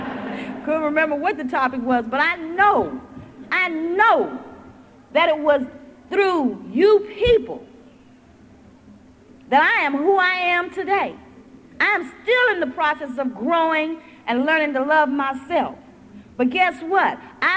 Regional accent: California, United States; now in Washington, D.C., United States; I'm originally from California. I got here in Washington, D.C. because I was stationed at Walter Reed Army Medical Center.

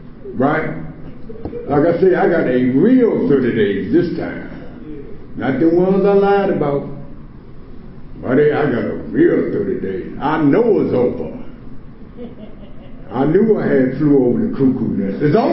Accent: Washington, District of Columbia, United States; I'm from Ward 8 in Washington, D.C. That's east of the river. East of the river.

